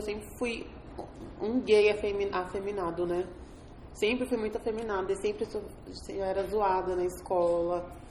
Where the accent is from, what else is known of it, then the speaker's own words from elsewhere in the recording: São Paulo, Brazil; eu sou da Zona Norte, sou uma mulher trans, negra. Tenho 28 anos, nasci em São Paulo.